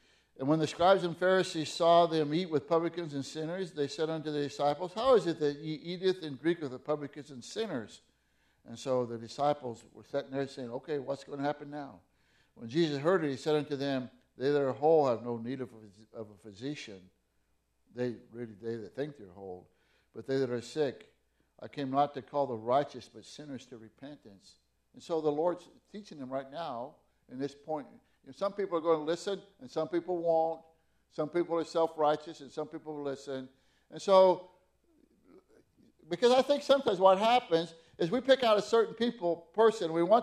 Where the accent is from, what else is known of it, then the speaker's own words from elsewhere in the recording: Fossil, Oregon, United States; I grew up in Fossil, Oregon. Miguel says, somebody that worked says it, Podunk, Oregon. And from 1 year old to 18, it was the center of the universe.